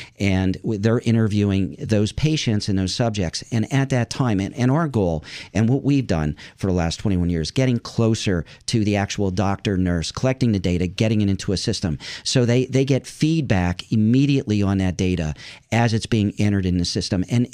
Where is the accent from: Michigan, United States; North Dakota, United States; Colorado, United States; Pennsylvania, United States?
Pennsylvania, United States; Shamokin; I grew up in Central PA, a coal town, and then went to college in Pennsylvania and ended up working in Bluebell, Pennsylvania for Unisys, and then built my company in Malvern, which is right outside Philly.